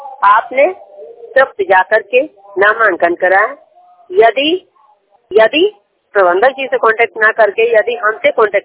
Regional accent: Bihar, India; 100% दृष्टि बाधित हूँ, मैं स्टेट बिहार से हूँ।

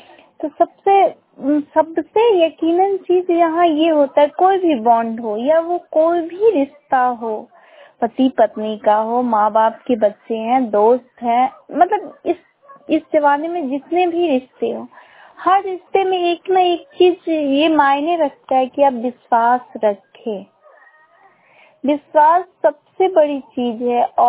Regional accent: Morwa, Bihar, India; मैं मोरवा प्रखंड से बिलोंग करती हूँ।

